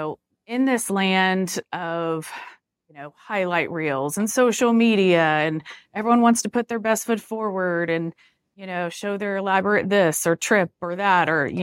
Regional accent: Dallas, Texas, United States; Keep it weird in Austin. I'm from Dallas, so we can say that, but I love Austin.

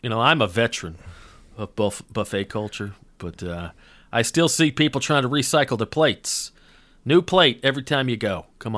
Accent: Georgia, United States; I had no idea about Jewish culture growing up in North Georgia.

